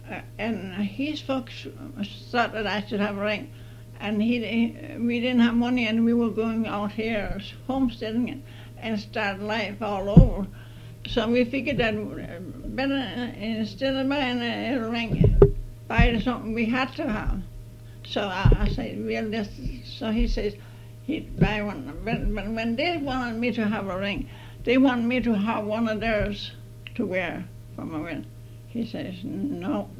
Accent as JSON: {"language": "English", "country": "Denmark", "lives_now": "United States", "said": "I'm not ashamed of being Danish. I don't. But if they tell me I'm not American, that hurts my feeling because I'm a true American."}